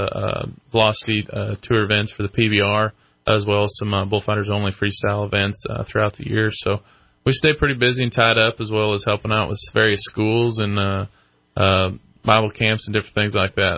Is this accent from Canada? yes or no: no; Meeteetse, Wyoming, United States; now in Purcell, United States; I'm originally from Wyoming, a little town called Meteetse, but I recently bought a place about 6 months ago in just east of Purcell, Oklahoma.